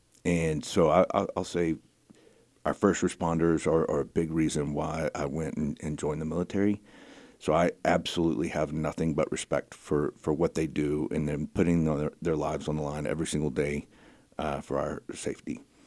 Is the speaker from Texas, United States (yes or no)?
yes; Texas, United States; For me, being born and raised in West Texas, water is it's just always going to be an issue.